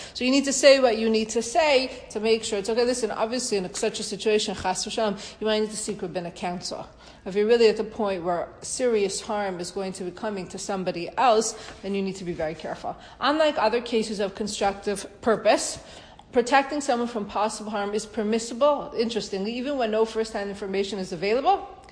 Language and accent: English; Toronto, Ontario, Canada; When I grew up in Toronto, we lived near a ravine.